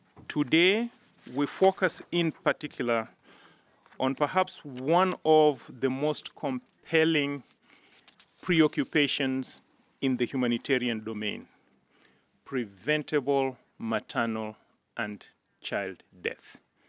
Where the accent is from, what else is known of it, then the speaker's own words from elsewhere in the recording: Uganda; my own country of origin. I am from Uganda